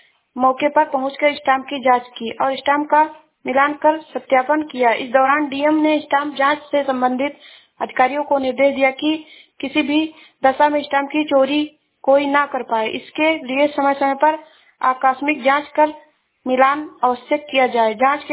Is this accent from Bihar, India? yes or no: no; Uttar Pradesh, India; मैं जिला श्रावस्ती से हूँ।